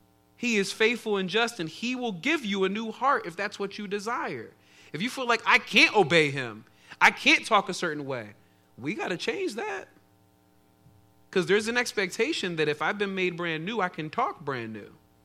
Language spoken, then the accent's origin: English; Philadelphia, Pennsylvania, United States; So when I say, like, let me remind them I'm from Philly